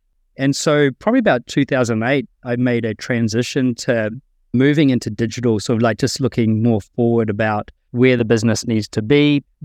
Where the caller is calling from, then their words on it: Auckland, New Zealand; So I'm tuning in from Auckland, New Zealand.